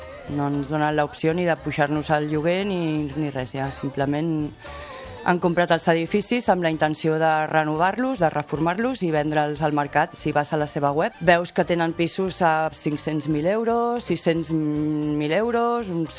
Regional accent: Barcelona, Catalonia, Spain; Jo soc d'aquí de tota la vida.

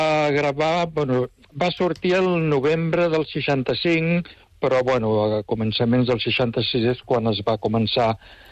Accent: Barcelona, Catalonia, Spain; del Guinardó. El que passa que ara no truco des del Guinardó, sinó que truco des d'un poblet petit de la província de València, que es diu Quesa.

